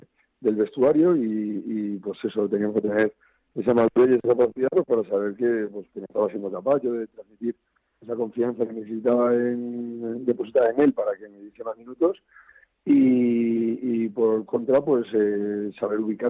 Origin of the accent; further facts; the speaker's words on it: Madrid, Community of Madrid, Spain; yo soy de Madrid